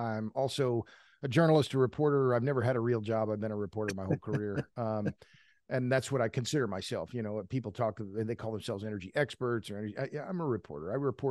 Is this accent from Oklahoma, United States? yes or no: yes; Tulsa, Oklahoma, United States; Talking to people who, those are my people. I'm from Tulsa.